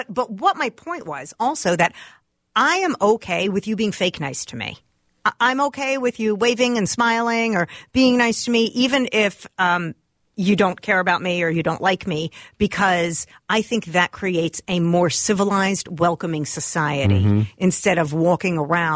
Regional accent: Minnesota, United States; also born or lived in Boston; As a Minnesotan who lived in Boston for 10 years, the East Coast anger face is also a mask, like your smile face.

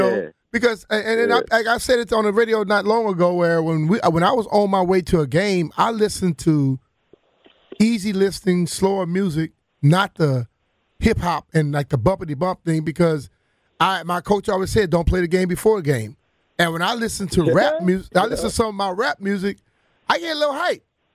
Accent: Plaquemine, Louisiana, United States; No, I'm from Plaquemine.

